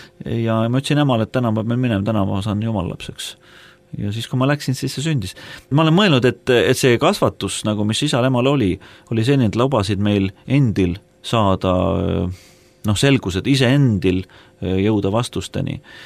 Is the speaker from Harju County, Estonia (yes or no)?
yes; Tallinn, Harju County, Estonia; me kasvasime Tallinnas tõesti selleks turvalises kodus, kus oli aed